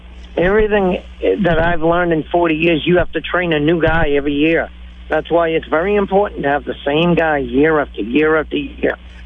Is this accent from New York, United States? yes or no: no; Marshfield, Massachusetts, United States; I mean, you know, I come from Marshfield. That's where I'm from. I'm from the South Shore, so I'm familiar where you're at.